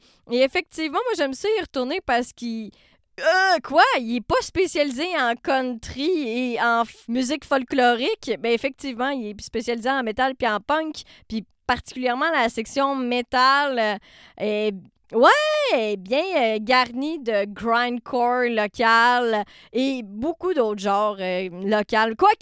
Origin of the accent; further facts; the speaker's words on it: Trois-Rivières, Quebec, Canada; je les aurais découverts à Trois-Rivières, ma ville natale